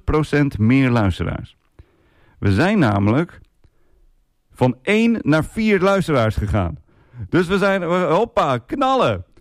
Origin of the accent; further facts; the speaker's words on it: Drenthe, Netherlands; Nee, ik kan dat nooit zo goed, ik kom uit Drenthe.